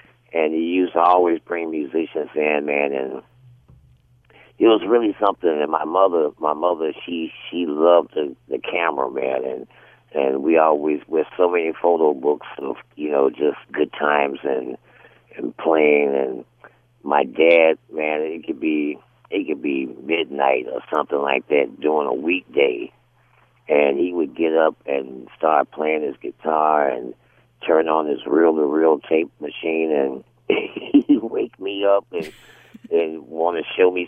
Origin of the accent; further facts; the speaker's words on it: Gary, Indiana, United States; Gary, growing up in Gary, Indiana, especially back during that time, Gary was a very fast-paced, pretty exciting place, being right next door to Chicago.